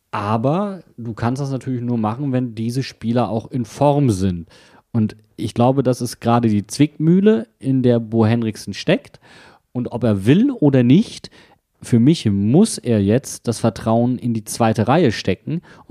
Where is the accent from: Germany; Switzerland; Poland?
Germany; North Rhine-Westphalia; Ich komme aus Nordrhein-Westfalen